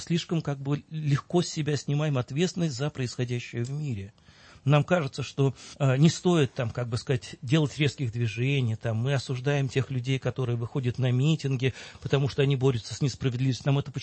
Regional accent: Moscow, Russia; я вот вырос в Московском дворе. Знаете, в Перовском Московском дворе.

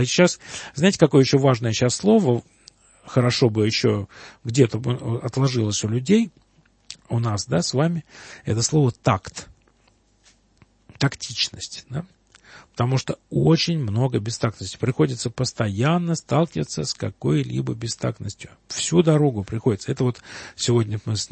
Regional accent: Krasnogorsk, Moscow Oblast, Russia; я же вырос в Красногорске, в котором вот эта тема вообще не обсуждалась.

